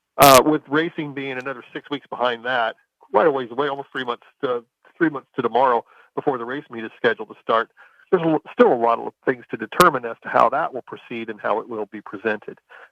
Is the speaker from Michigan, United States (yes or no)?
no; Dallas, Texas, United States; now in California, United States; I grew up in Dallas.